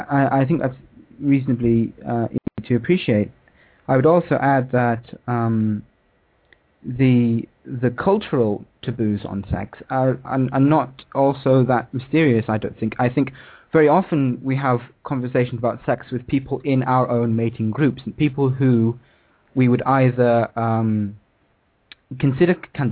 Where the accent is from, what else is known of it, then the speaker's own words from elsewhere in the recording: United Kingdom; I'm actually British, I'm sure you can tell